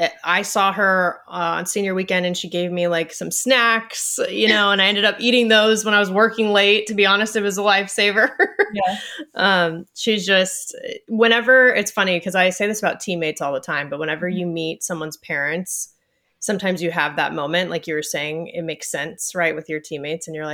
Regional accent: California, United States; And I'm from Ventura County, right? I went to the same high school as your teammates, Kylie and Emily.

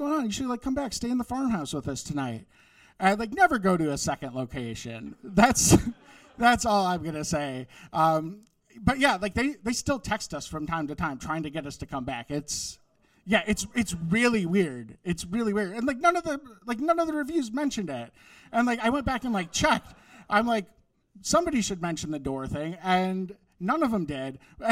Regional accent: Wisconsin, United States; Like, I grew up in Wisconsin, the land of serial killers.

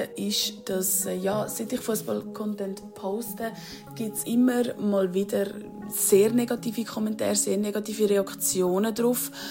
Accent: Zurich, Switzerland; ich bin 25 und ich komme aus Zürich.

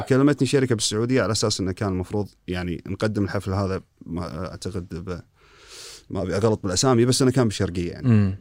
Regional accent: Kuwait; also born or lived in United Kingdom

